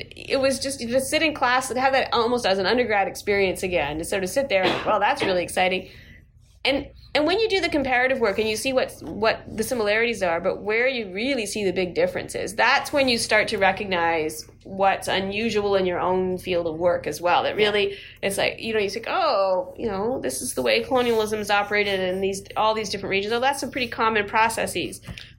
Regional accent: Canada; I grew up in Canada, and it was just so boring.

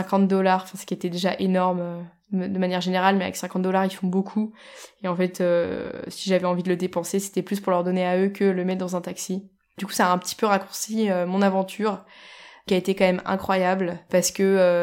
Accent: Beirut, Beirut Governorate, Lebanon; bien plus que juste avoir des coupures d'électricité chez moi à Beyrouth.

